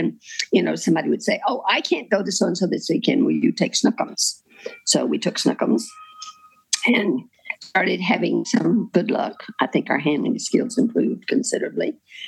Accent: Alabama, United States; also born or lived in England; Well, you know, I was born and raised in Alabama.

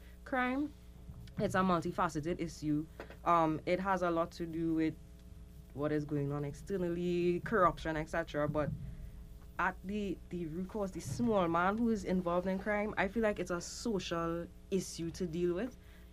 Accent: South Trinidad, Trinidad & Tobago; I'm originally from South Trinidad

